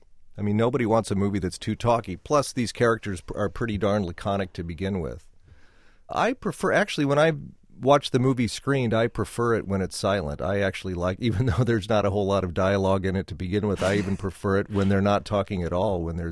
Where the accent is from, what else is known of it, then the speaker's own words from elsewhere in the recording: Omaha, Nebraska, United States; And also, I mean, yes, I'm a Nebraskan, but I'm from Omaha, and often we Omahans don't know a lot about the rest of our state.